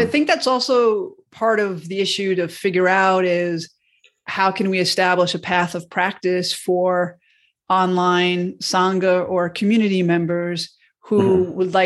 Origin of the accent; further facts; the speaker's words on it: Mount Vernon, New York, United States; So I've met a lot of people from around the world in my first 20 years or so of growing up in Mount Vernon, New York. And I was raised Roman Catholic.